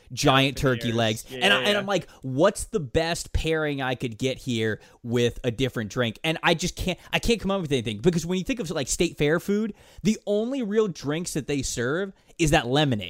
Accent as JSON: {"language": "English", "region": "Florida", "country": "United States", "tie": "born or raised there", "said": "I'm from Florida, grew up in Florida. So fall does not mean a lot to me traditionally. We have two seasons in Florida, hot, lesser hot."}